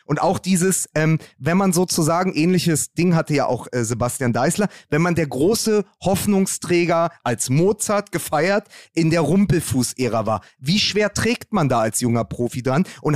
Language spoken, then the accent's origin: German; Spandau, Berlin, Germany; Spandau, hörst du da, wo ich herkomme, da hörst du das immer noch auf den Plätzen.